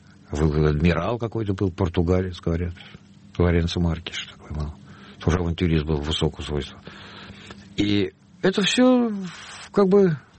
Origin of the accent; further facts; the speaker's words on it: Moscow, Russia; born there; Я родился в Москве, но почему это? Почему Москва?